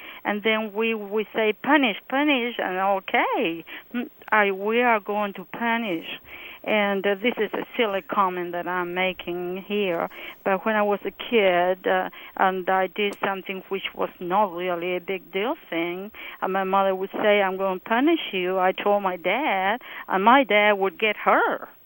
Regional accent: United States; English is a second language; I am American, I have an accent, but I am American.

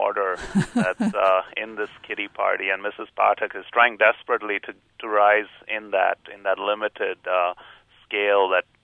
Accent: Mumbai, Maharashtra, India; moved away; I'm from Bombay, and I have to tell you that in the 20 years that I lived there

